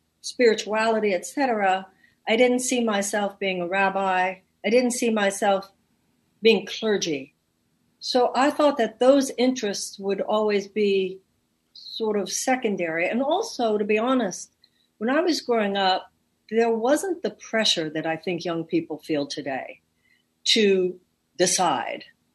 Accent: Houston, Texas, United States; Houston, Texas. I was born and raised in Houston.

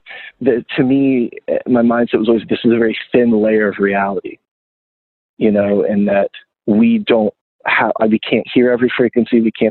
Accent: Florida, United States; I moved to Gainesville when my first 7-inch came out because I was from South Florida and like South Florida didn't really have like a punk scene or anything.

